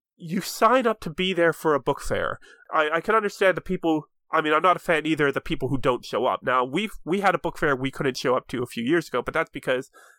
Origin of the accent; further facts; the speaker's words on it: Pittsburgh, Pennsylvania, United States; So we had a lot of people down from Pittsburgh, which I always like because, you know, it's my hometown, so get to catch up with them.